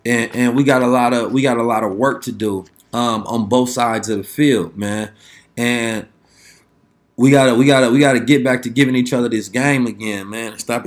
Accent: Oakland, California, United States; And whatever game that I got, because I'm from Oakland, man, the city of game.

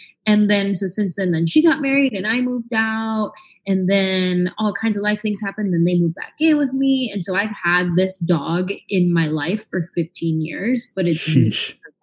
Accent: California, United States; I grew up in the Bay Area. Yay. Bay Area.

